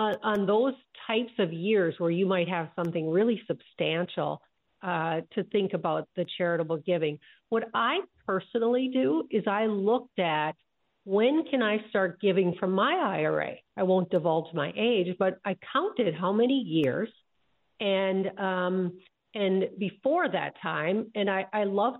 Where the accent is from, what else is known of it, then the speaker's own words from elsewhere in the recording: Minnesota, United States; Most people are, well, we're from Minnesota, right? They're just very giving people, not saying that other states aren't